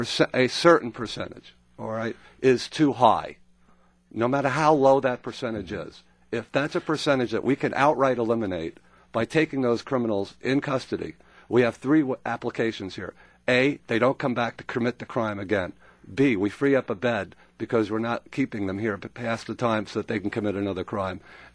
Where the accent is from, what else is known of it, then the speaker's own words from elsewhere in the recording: New York City, New York, United States; now in Fairfax, United States; I'm from New York City. I'm used to high-density development, if you will.